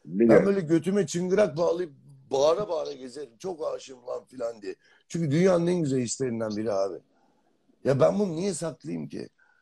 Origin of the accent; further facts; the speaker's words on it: Sivas, Turkey; Ben Sivas'ta sobalı ve iki odalı bir evde doğdum.